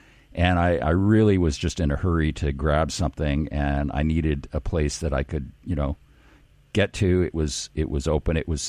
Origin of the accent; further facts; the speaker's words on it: Vancouver, British Columbia, Canada; the last place I had in Vancouver, my hometown, was 1100 square feet.